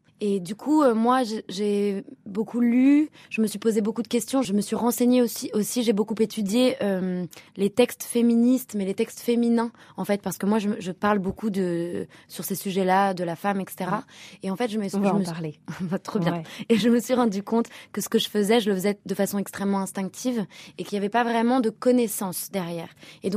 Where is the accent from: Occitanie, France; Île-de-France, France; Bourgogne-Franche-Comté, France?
Île-de-France, France; Paris; J'ai 27 ans et je suis parisienne.